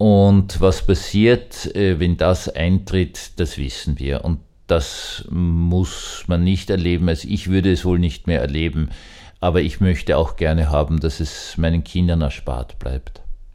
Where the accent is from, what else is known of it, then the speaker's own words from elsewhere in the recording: Vienna, Austria; Ich habe als Kind in Wien aufwachsend ganz, ganz andere Verhältnisse erlebt.